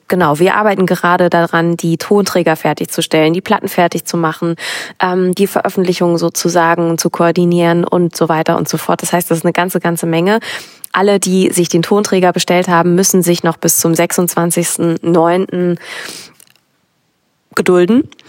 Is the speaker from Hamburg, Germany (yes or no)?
yes; Hamburg, Germany; in Hamburg, in meiner Heimatstadt.